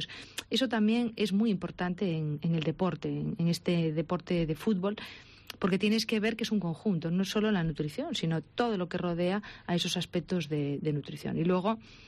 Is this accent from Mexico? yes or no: no; Galicia, Spain; que nosotros somos gallegos y hay que desayunar con un buen pan gallego